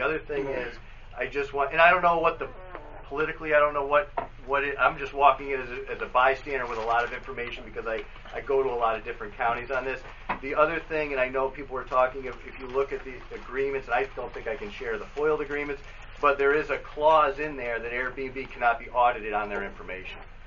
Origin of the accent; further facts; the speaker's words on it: Albany, New York, United States; I'm from Albany, New York.